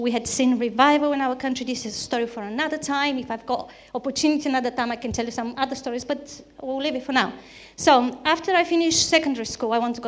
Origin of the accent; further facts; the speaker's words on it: Bulgaria; So some of you would know already, I come from Bulgaria.